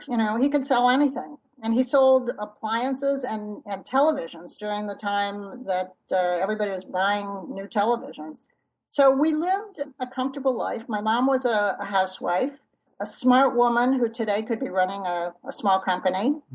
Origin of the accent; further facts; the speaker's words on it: Cleveland, Ohio, United States; I grew up in Cleveland. The Cleveland Press had a children's section, and my mother sent it to him.